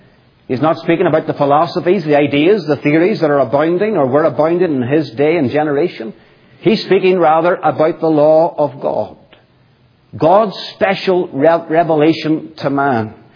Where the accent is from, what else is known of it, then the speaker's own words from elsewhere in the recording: Northern Ireland, United Kingdom; I'm not from America, obviously. I'm from Northern Ireland.